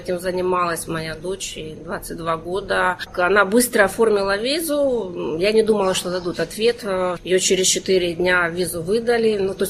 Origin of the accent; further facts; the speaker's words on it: Donetsk, Donetsk Oblast, Ukraine; also born or lived in Dnipro; now in Australia; Мы вообще сами из Донецка. В 2014 году мы Донецк покинули, переехали в Днепропетровск.